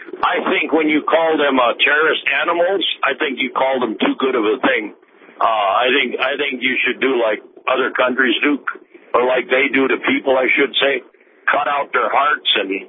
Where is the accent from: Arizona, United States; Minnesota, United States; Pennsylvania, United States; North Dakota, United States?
North Dakota, United States; Mandan; I hear you guys on the radio every day. I'm from Mandan. I'm headed for Rapid City.